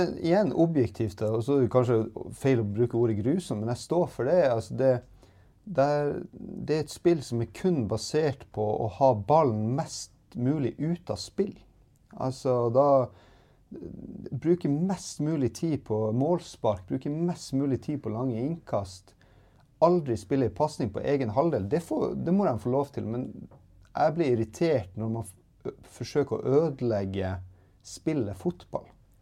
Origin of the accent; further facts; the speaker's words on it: Narvik, Nordland, Norway; now in Sweden; samtidigt så är jag från Narvik, jag är norrlänning.